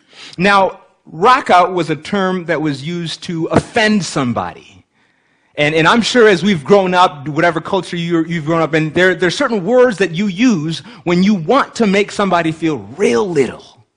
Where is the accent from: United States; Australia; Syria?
United States; Berrien Springs, Michigan; also born or lived in Kenya; Born in Kenya, and about 1 year old, my parents came here to America. I grew up in Berrien Springs, Michigan.